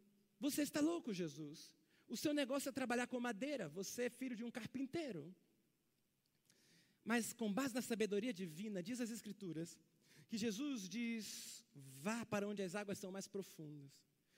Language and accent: Portuguese; Belém, Pará, Brazil; born there; Eu nasci em Belém do Pará